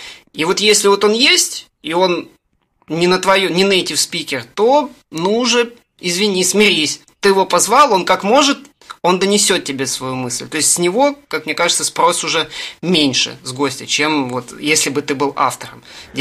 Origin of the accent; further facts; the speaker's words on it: Russia; То есть я из России, там кто-то из Бельгии, кто-то из Германии